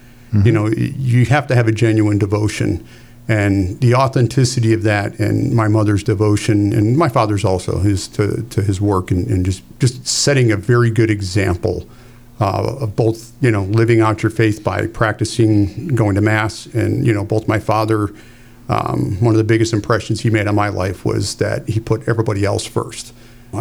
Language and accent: English; Broadview Heights, Ohio, United States; And I grew up right here in Broadview Heights.